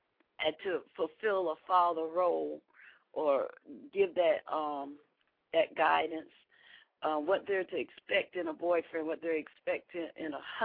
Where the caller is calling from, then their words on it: Decatur, Georgia, United States; I was just going to say I'm calling from Decatur, Georgia.